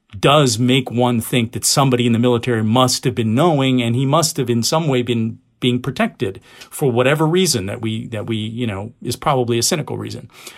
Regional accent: United States; I was born here and raised here and basically American.

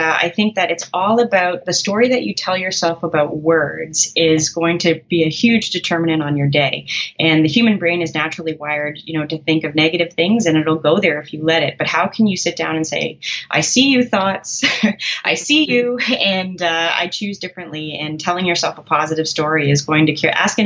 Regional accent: Canada; sorry, I'm a Canadian, I use kilometers.

